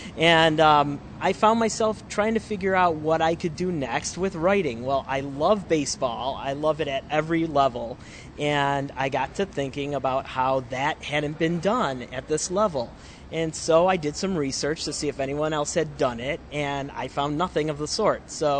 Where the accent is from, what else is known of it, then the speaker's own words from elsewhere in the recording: Illinois, United States; I'm from Central Illinois